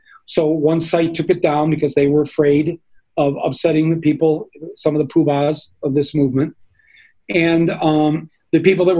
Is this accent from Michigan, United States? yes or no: yes; Flint, Michigan, United States; Again, did I say we're from Flint?